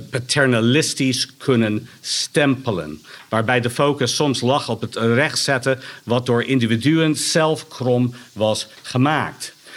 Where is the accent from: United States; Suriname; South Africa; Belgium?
United States; Dutch is a second language; now in Netherlands; Ten tweede zeg ik als Amerikaan, heel veel van de ideeën vanuit mijn thuisland zijn dan hier ook overgewaaid.